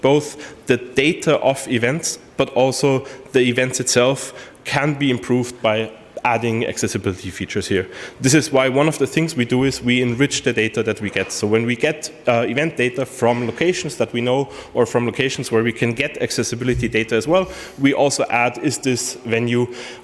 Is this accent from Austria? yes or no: yes; Austria; English is a second language; I'm from Austria, which is why I'm having the talk in English